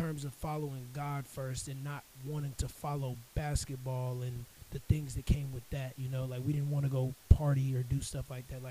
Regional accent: South Carolina, United States; I came all the way from South Carolina

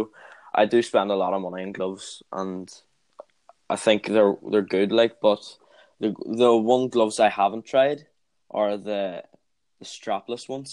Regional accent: Northern Ireland, United Kingdom; So I'm from Northern Ireland

